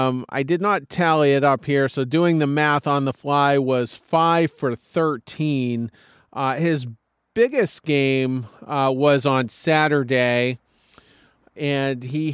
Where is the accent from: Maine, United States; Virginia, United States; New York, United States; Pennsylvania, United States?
Maine, United States; I am up in my home state of Maine.